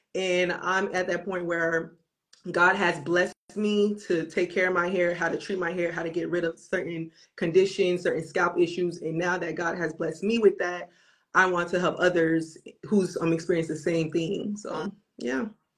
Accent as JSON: {"language": "English", "region": "Florida", "country": "United States", "tie": "born or raised there", "said": "I was born and raised in Florida, but my"}